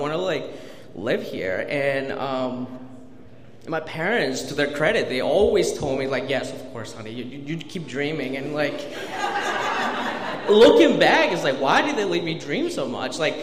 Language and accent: English; Mexico; now in Baltimore, United States; I am an immigrant from Mexico. I'm a DACA recipient.